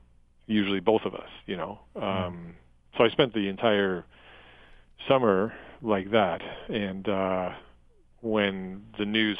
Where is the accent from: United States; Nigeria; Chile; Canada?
Canada; as a Canadian, I felt the story had to be told.